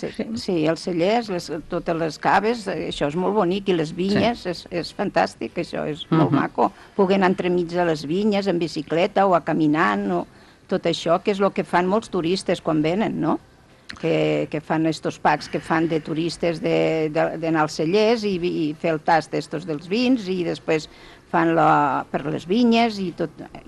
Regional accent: Tortosa, Catalonia, Spain; Com sóc de Tortosa, doncs he anat a la Terra Alta

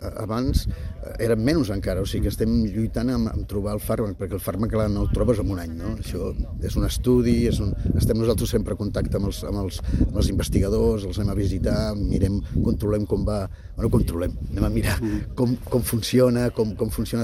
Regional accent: Vilanova i la Geltrú, Catalonia, Spain; jo sóc de Vilanova i la Geltrú

